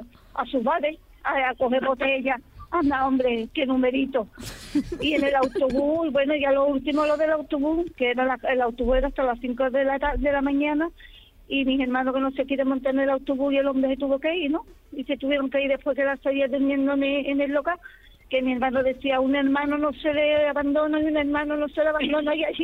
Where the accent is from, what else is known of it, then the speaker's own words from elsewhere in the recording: Cádiz, Andalusia, Spain; Nosotros somos las de Cádiz.